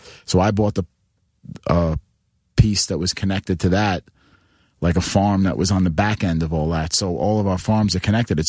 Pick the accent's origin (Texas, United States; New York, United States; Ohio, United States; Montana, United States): New York, United States; Queens; Listen, I grew up in Queens. Listen, I was a lifelong Mets fan.